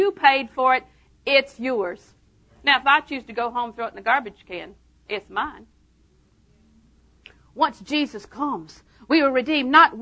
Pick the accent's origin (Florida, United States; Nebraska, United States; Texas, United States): Florida, United States; Auburndale; also born or lived in Winter Haven / Lakeland; You know, I was born in the Winter Haven Hospital. Winter Haven's my mother's home. I was raised in Auburndale. Lived in Lakeland for many years.